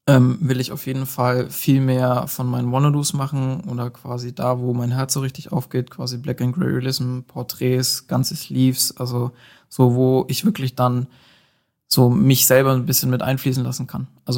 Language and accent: German; Baden-Württemberg, Germany; wo wir als Schwabe